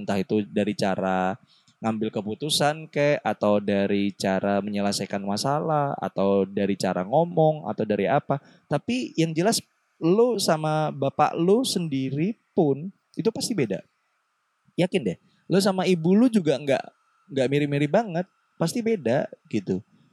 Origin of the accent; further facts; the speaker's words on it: Surabaya, East Java, Indonesia; gue bisa pakai bahasa Jawa dan gue lahir di Surabaya, gede dan lama di Surabaya gitu ya.